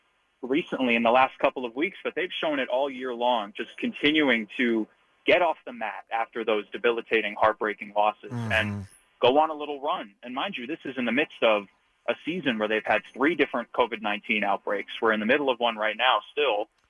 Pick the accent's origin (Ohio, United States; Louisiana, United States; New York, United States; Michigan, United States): New York, United States; Manhattan; And, you know, I'm born and raised in Manhattan, so I would have gotten a kick out of it, too.